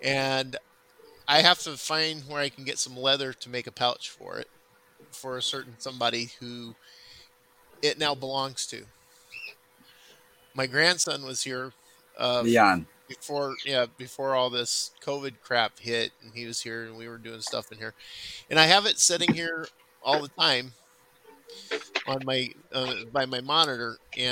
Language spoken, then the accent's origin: English; California, United States; Yeah, well, I'm a transplant from California, so.